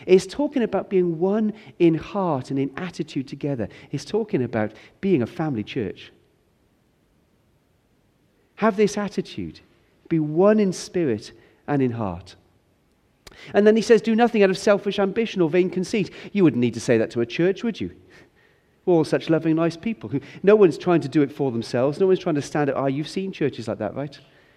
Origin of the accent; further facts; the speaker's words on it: United Kingdom; As British people, we've got this completely wrong.